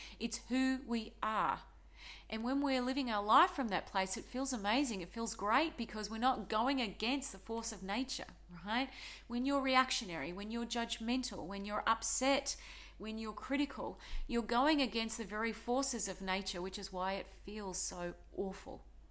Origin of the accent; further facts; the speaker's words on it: Australia; Now, Australia, I'm Australian